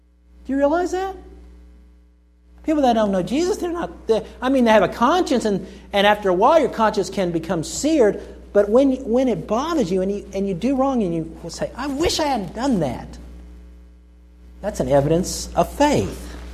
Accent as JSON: {"language": "English", "region": "Oklahoma", "country": "United States", "tie": "born or raised there", "said": "I grew up in Oklahoma. And there are evangelicals everywhere in Oklahoma."}